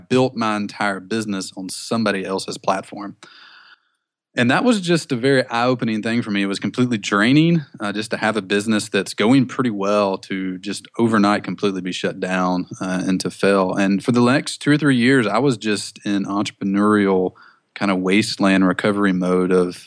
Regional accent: Mobile, Alabama, United States; accent: Southern; So I was working in the lumber industry, actually, down in Mobile, Alabama, where I'm from. I'm sure you can't tell from my accent that I was from the South at all.

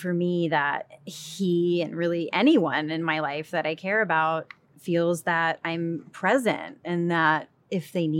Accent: Rhode Island, United States; born there; I was born in Rhode Island.

